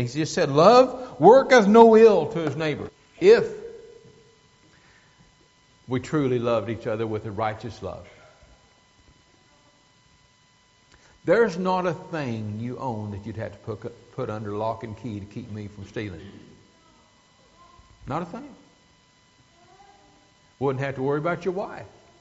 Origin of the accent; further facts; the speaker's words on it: Kansas, United States; Well, I was raised up in Kansas.